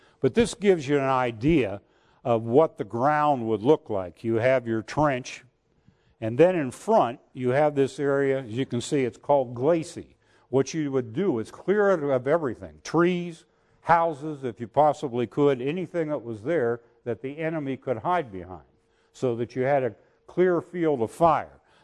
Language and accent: English; Dayton, Ohio, United States; I'm from Ohio and so was he. He was from Cincinnati area and I was from the Dayton area.